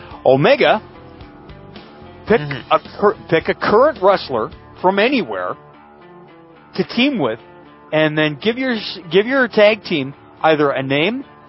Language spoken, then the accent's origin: English; Canada; It's got nothing to do with me being Canadian.